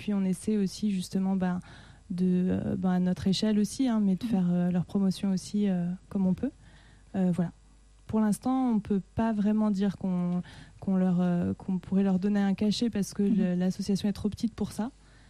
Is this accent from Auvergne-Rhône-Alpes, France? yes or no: no; Dijon, Bourgogne-Franche-Comté, France; Alors moi en fait je suis originaire de Dijon.